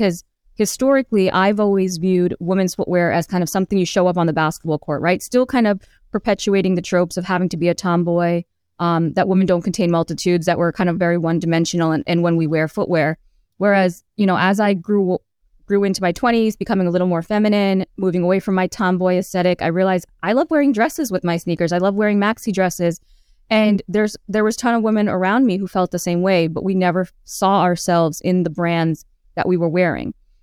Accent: Queens, New York, United States; And so growing up in Queens, growing up in New York, you know, sneaker culture is so, you know, pervasive.

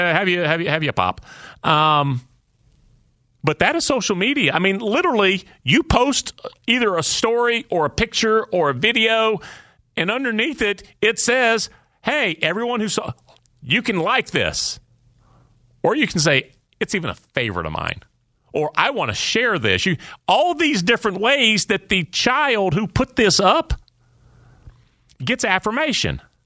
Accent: Georgia, United States; I would go to the Braves games growing up. I grew up just outside of Atlanta.

